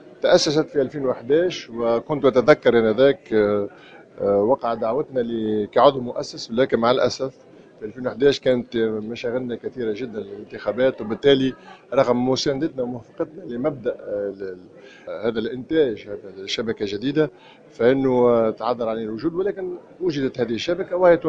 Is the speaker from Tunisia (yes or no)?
yes; Tunisia; لأنه مجال يمكن لنا كتونسيين أن نفتخر به